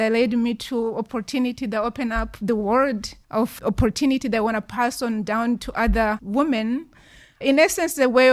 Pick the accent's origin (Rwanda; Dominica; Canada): Rwanda; now in United States; And I'm actually originally from Rwanda, so my name doesn't really give that. I was born and raised in Rwanda, and I left Rwanda in 1994. Since then, I lived in different countries in Africa, and at some point immigrated to the U.S. legally